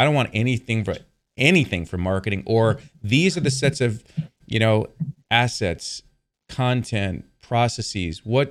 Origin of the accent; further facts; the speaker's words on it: New York, United States; I grew up in Long Island. I love waking up in the snow